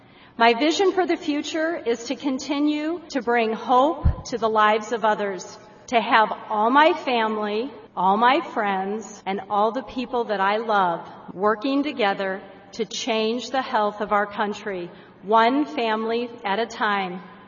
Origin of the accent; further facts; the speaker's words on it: St. Louis, Missouri, United States; I'm from St. Louis, Missouri, and I'm here today with my beautiful family.